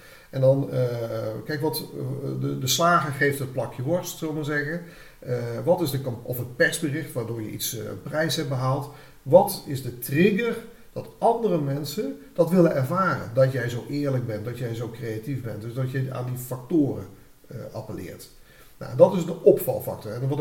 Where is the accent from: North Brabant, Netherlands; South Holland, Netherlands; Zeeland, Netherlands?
North Brabant, Netherlands; 's-Hertogenbosch; accent: Den Bosch; Want je hoort misschien aan mijn accent dat ik uit een bos kom en niet uit deze regio, bij Doetinchem.